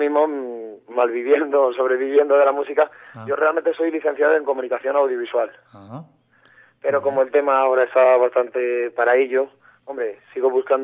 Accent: Madrid, Community of Madrid, Spain; Soy de allí de Madrid, ¿no?

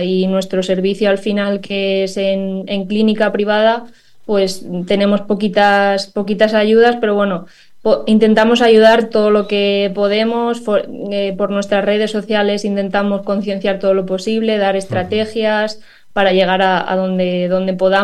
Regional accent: Toledo, Castilla-La Mancha, Spain; Yo soy de Toledo

